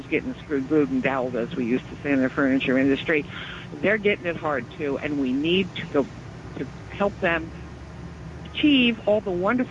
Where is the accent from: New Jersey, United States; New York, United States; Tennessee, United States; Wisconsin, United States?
New Jersey, United States; I live out here in the boondocks, which is where I grew up in Jersey